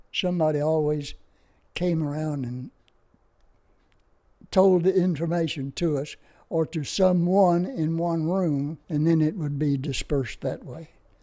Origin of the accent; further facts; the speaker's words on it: Memphis, Tennessee, United States; There was one Belgian. I was from Memphis.